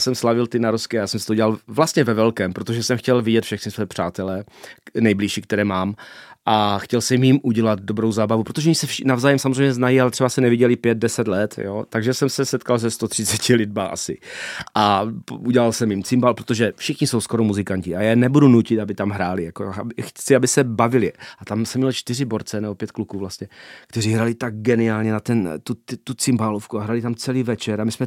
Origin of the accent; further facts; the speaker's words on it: Moravia, Czechia; jak vidíš u nás na Moravě, cymbalová muzika je prostě nahoru dolů